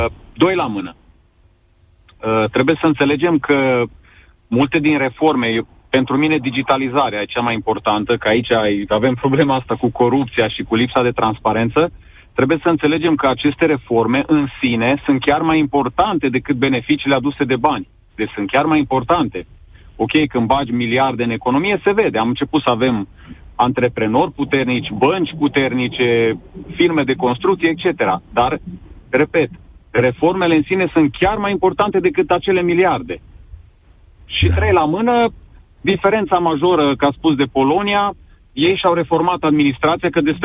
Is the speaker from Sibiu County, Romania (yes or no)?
yes; Sibiu, Sibiu County, Romania; Eu sunt din Sibiu.